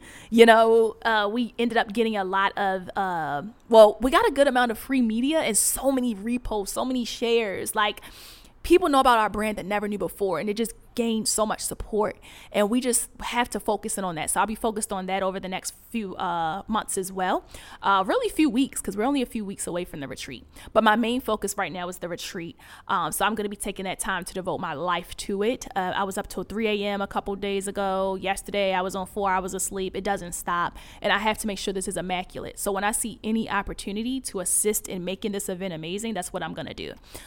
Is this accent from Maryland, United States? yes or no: yes; Baltimore, Maryland, United States; You know, I'm from Baltimore, but my sister, my mom, they live in Philly